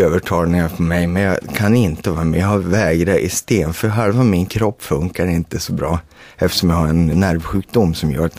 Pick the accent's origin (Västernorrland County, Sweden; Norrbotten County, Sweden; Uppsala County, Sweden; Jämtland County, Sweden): Jämtland County, Sweden; Östersund; Vi var här från Östersund allihopa